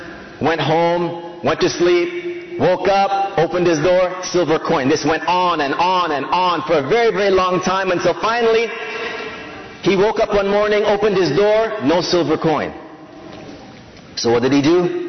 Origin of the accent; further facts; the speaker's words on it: Canada; born there; When it comes to my citizenship, I was born here in Canada.